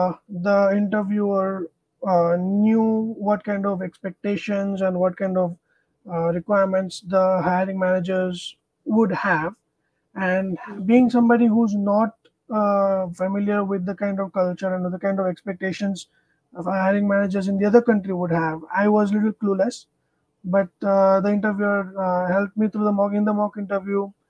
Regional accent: Uganda; because I grew up in Uganda, which is a small country in Africa.

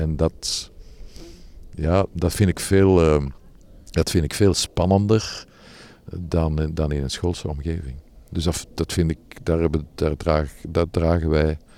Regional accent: Brussels, Brussels-Capital Region, Belgium; Maar ik ben Brusselaar, dus ik ben, enfin, laten we zeggen, toch redelijk in twee talen opgegroeid.

